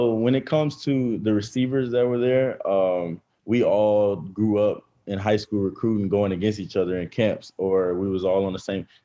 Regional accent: Baton Rouge, Louisiana, United States; LSU, it was always the main goal.

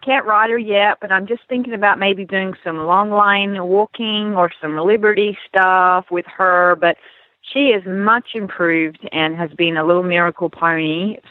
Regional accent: Weatherford, Texas, United States; from Weatherford, Texas

